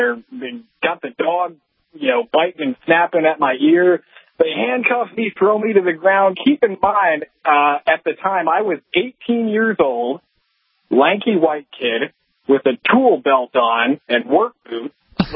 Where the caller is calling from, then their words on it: Texas, United States; from Texas.